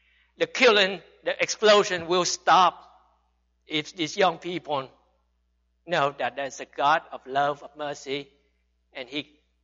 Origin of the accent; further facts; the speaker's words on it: United States; Now, as an American, a Westerner, the worst thing they could do to me is kick me out of the country.